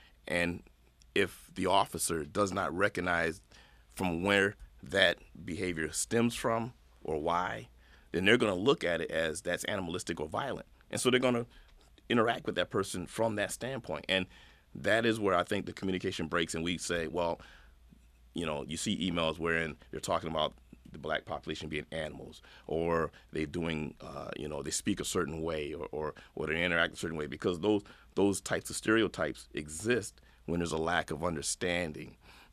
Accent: Rochester, New York, United States; I grew up at Bating Street, and at the time, Hanover Houses was still up.

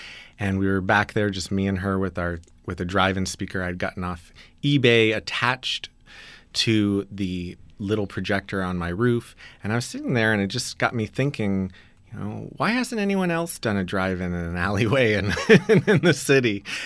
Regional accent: Austin, Texas, United States; Well, I grew up in Austin, Texas

